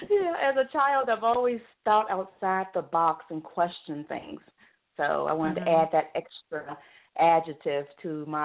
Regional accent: Mobile, Alabama, United States; I also have roots in Southern Alabama. I'm from Mobile, Alabama.

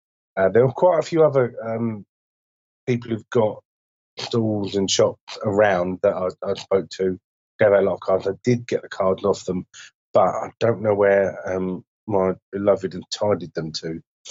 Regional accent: England, United Kingdom; I mean, we're English, we invented the queue, we're good at it.

